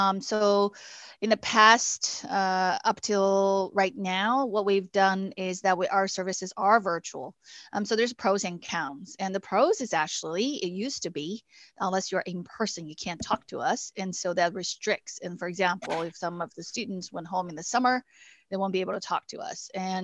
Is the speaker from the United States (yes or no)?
no; China; English is a second language; moved away as an adult; I was born and raised in China. When I was growing up, we don't even have a major in psychology in college. I remember when I left China, this was in 2000